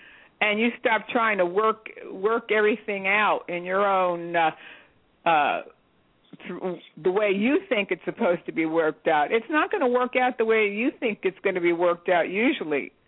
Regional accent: United States; just like I don't call myself a Polish-American, you know. I'm an American because I live in America.

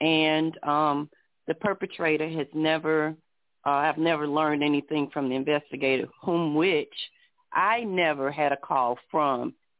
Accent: Winston-Salem, North Carolina, United States; I'm from Winston-Salem, North Carolina, but I was just going to listen in for now.

